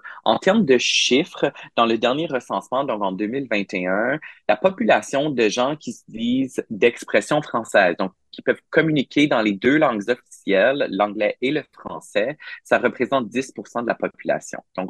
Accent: Victoria, British Columbia, Canada; also born or lived in Montreal; moi, je suis originaire de Montréal, mais j'ai déménagé à Victoria quand j'avais à l'âge de 6 ans. Donc, j'ai vraiment grandi ici à Victoria.

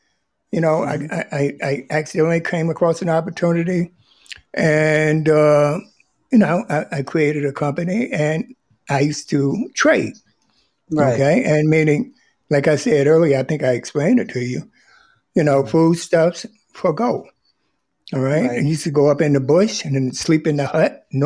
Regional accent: North Carolina, United States; Anybody ask me, where are you from? I'm from North Carolina. Where are your roots?

